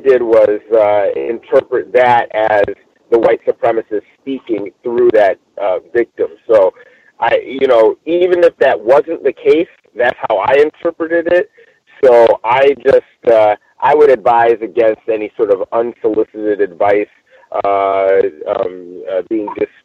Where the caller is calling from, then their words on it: Los Angeles, California, United States; I'm calling from Los Angeles. Yeah, I'm in Los Angeles at the moment.